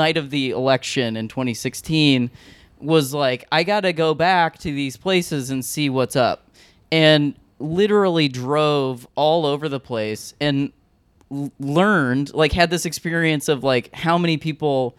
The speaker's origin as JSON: {"language": "English", "town": "Akron", "region": "Ohio", "country": "United States", "tie": "born or raised there", "said": "I grew up in Akron, Ohio."}